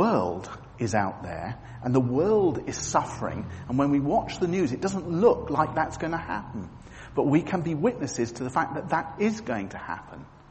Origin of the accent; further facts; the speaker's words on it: United Kingdom; We are very British, aren't we?